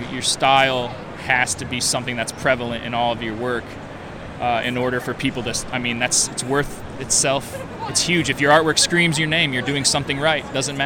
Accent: Peoria, Illinois, United States; I'm from Peoria myself.

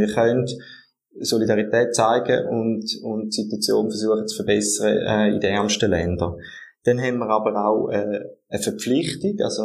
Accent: Switzerland; Ich denke, als Schweizerin und Schweizer sicher schon, ja.

